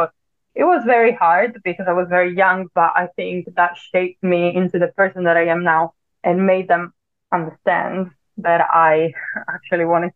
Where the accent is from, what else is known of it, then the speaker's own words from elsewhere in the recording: Italy; English is a second language; now in London, United Kingdom; And obviously, I'm from Italy, so at the time I was in Italy with my family.